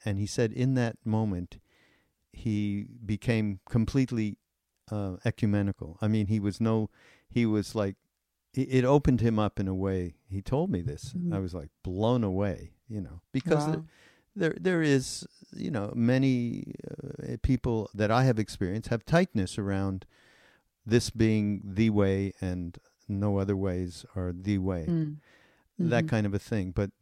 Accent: Montreal, Quebec, Canada; In, I'm from Montreal, near me.

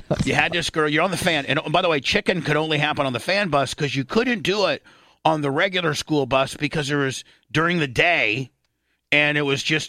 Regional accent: Warsaw, Masovian Voivodeship, Poland; So they did that in Warsaw. So, in seventh and eighth grade

